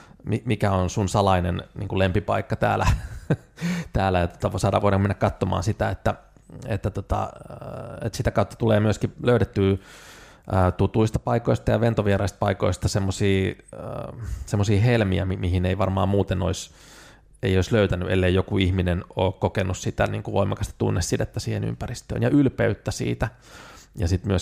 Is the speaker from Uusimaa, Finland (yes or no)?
yes; Vantaa, Uusimaa, Finland; Mä oon lähtöisin Vantaalta, niin jotenkin palata vähän sille kotiseudulle